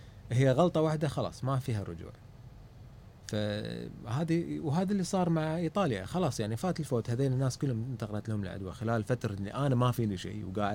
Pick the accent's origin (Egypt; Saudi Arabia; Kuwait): Kuwait